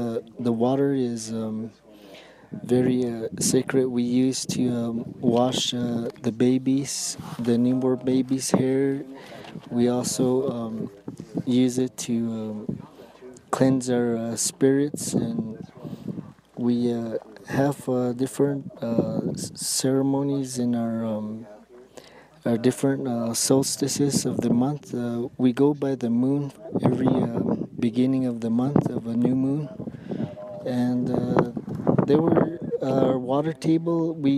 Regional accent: Arizona, United States; I'm from the Wapati village, and water is very sacred to us. We are Hopi dry farmers

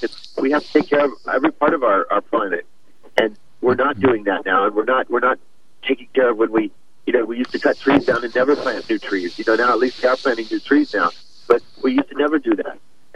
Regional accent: Midwest, United States; I'm from the Midwest where at least, I mean, we don't even have to lock our doors.

